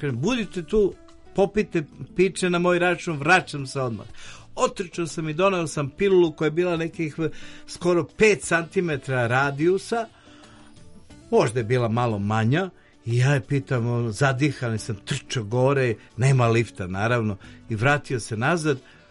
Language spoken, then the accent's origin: Serbian; Belgrade, Serbia; Ja kažem, iz Beograda.